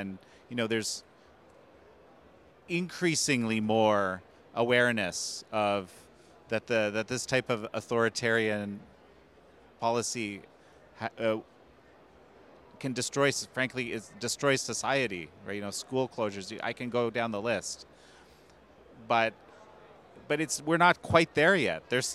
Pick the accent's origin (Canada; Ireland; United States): Canada; my home country of Canada here